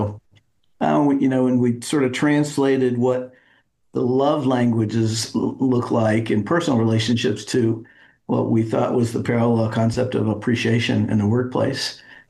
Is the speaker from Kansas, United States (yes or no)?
yes; Kansas, United States; also born or lived in Chicago / Phoenix / Atlanta; I grew up outside of Kansas City, went to school in Chicago, Phoenix, Atlanta, moved back to Kansas to be close to family